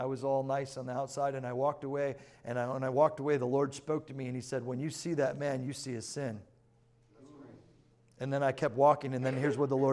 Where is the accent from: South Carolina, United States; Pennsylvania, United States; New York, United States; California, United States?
New York, United States; so I like to take people from here all the way back to my hometown in New York for one reason, to bring them to a specific Italian restaurant